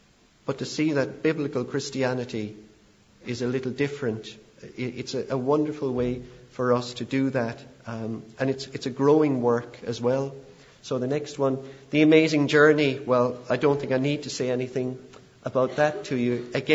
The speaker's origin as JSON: {"language": "English", "town": "Carrigaline", "region": "Munster", "country": "Ireland", "tie": "born or raised there", "said": "I grew up in Carrigaline, where I still live, and it was a very rural village when I was growing up"}